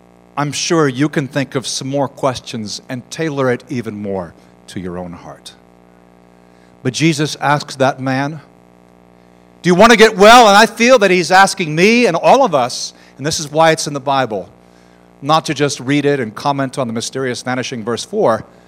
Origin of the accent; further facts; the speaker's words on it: United States; I'm an American, of course.